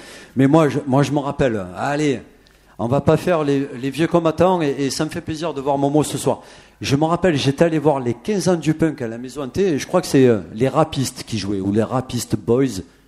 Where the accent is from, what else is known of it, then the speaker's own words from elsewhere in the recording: Marseille, Provence-Alpes-Côte d'Azur, France; Je venais de Saint-Henri, dans les quartiers nord de Marseille.